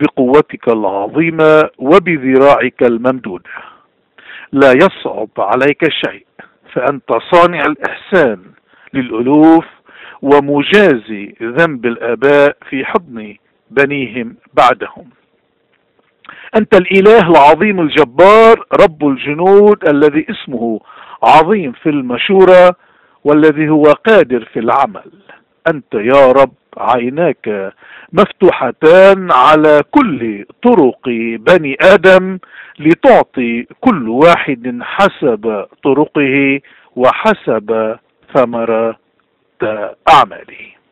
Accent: Lebanon; now in Canada; كلبنانيين كنديين

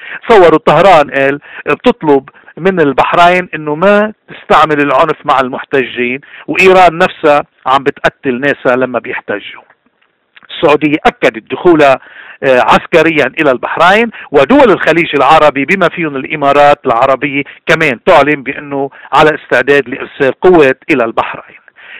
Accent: Lebanon; ونحن كلبنانيين من كل الطوائف والمذاهب نحن إيماننا بلبنان

